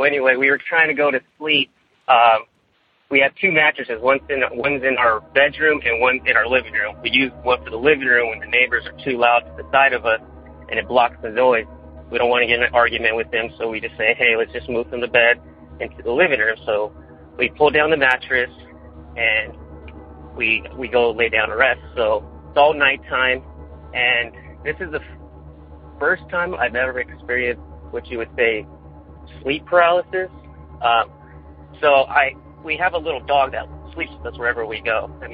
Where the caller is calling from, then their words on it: Mentone, California, United States; Well, I come from Mentone, California, kind of a little ways down from going up Forest Falls and a road to get to Big Bear.